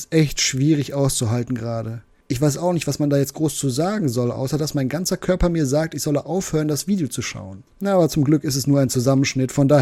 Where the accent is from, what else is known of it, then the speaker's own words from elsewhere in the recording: Northern Germany, Germany; Als Norddeutscher ist das ja in Bayern normalerweise nicht üblich.